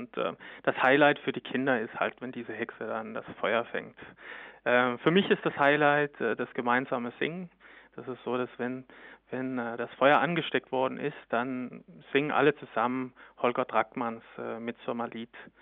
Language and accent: German; Aabenraa, Southern Denmark, Denmark; Also ich komme aus Appenrade, das ist kurz hinter der deutsch-dänischen Grenze an der Ostsee